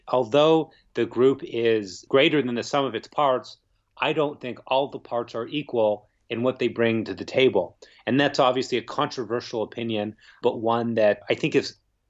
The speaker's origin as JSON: {"language": "English", "town": "Toronto", "region": "Ontario", "country": "Canada", "tie": "born or raised there", "said": "Well, it's quite interesting because I grew up in this town. This is my hometown. I still live in Toronto."}